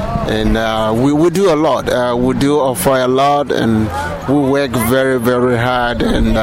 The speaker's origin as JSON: {"language": "English", "country": "Ghana", "said": "I live in Law. I come from Ghana. I'm here with my family."}